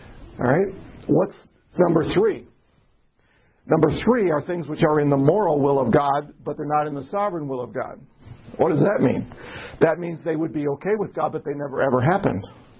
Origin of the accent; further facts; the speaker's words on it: Chicago, Illinois, United States; now in Michigan, United States; I decide to move to Michigan. I was raised in Chicago. I decided to move to Michigan.